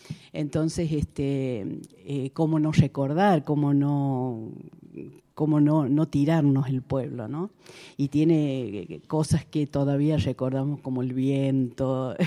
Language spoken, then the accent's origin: Spanish; Deán Funes, Córdoba, Argentina; moved away as an adult; now in Córdoba, Argentina; ha hecho que yo vuelva a mis pagos. No soy profeta en mi tierra como es él